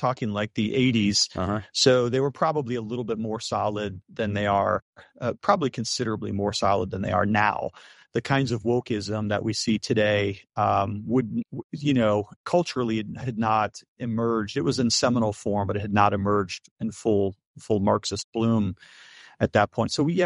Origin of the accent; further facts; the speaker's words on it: Akron, Ohio, United States; also born or lived in Florida; But, you know, I'm actually from Northeast Ohio. So I grew up in the Akron area of Northeast Ohio, and then we lived in Florida for 10 years as well. So Pittsburgh is not my hometown.